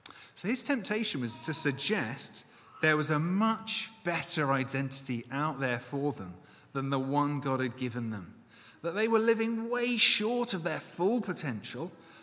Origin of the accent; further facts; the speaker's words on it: Reading, South East England, United Kingdom; I remember growing up in Reading